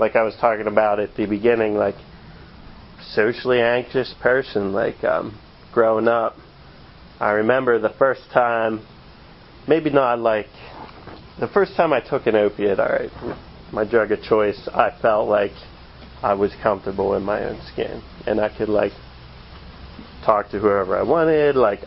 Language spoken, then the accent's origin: English; Altoona, Pennsylvania, United States; I'm really from Altoona, though.